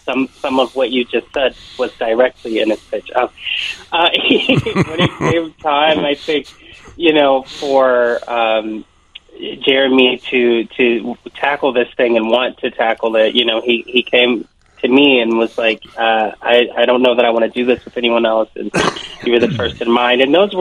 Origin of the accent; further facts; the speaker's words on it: Chicago, Illinois, United States; I grew up here as well. I'm born and raised in Chicago